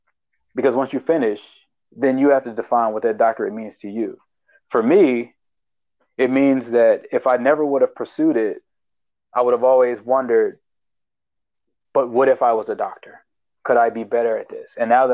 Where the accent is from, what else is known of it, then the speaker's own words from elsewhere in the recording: Baltimore, Maryland, United States; from Baltimore, listen to my advice.